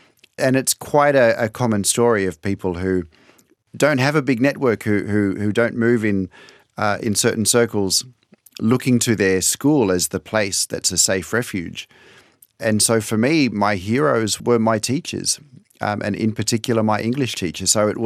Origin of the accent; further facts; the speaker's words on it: Sydney, New South Wales, Australia; Well, I was born in Sydney, grew up in the industrial suburb of Botany. My parents were factory workers. And when I was about 12, we had the great idea, let's sell up in Sydney, let's leave the city behind and start over in the countryside.